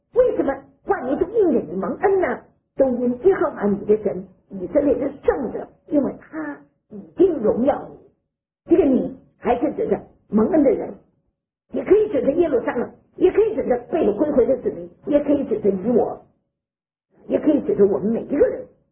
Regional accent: China; 你素不认识的国民，我们是中国人

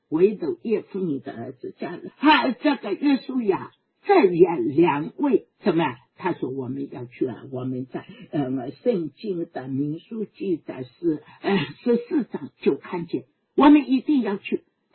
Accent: China; 特别是我们中国人对下一代都是很爱的，很爱很爱的

